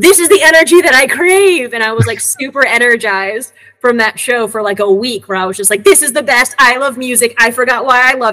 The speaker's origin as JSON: {"language": "English", "town": "South Bend", "region": "Indiana", "country": "United States", "tie": "born or raised there", "said": "It turned out that they're both from my hometown in Indiana, which is like an hour and a half away outside of Chicago."}